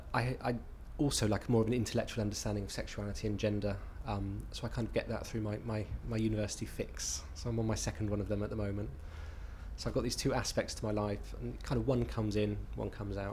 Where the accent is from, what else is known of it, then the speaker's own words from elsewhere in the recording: Oxford, South East England, United Kingdom; I used to work as an actor here in London, although I live in Oxford now, and was that's my hometown.